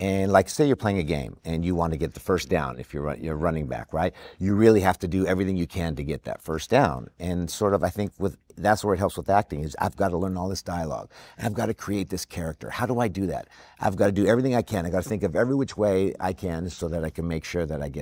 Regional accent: Montreal, Quebec, Canada; I came from Montreal. I didn't know any actors, really.

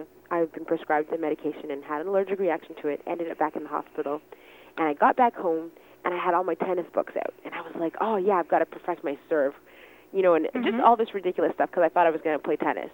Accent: Scarborough, Ontario, Canada; I was born and raised in Scarborough, and so it just, there were always so many different sounds around me

